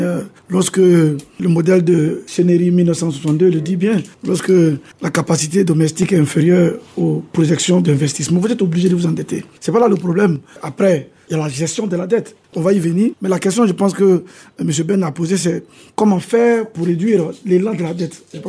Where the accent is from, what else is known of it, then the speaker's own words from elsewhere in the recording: Côte d’Ivoire; Mais il faut, je suis ivoirien, ce qui marche